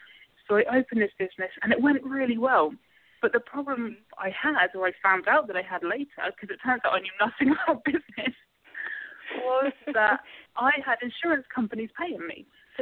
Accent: London, United Kingdom; I'm originally from London, but I grew up like a lot of people did. You know, the single parent, mixed race family

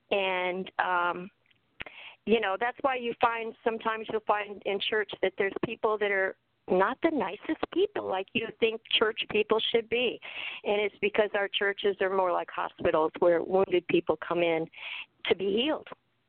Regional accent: California, United States; I'm a California girl, and I'm calling in from Sacramento.

